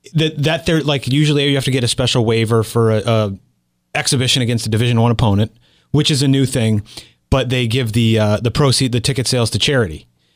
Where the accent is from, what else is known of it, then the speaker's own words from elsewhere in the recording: Castleton, Vermont, United States; where I grew up in Castleton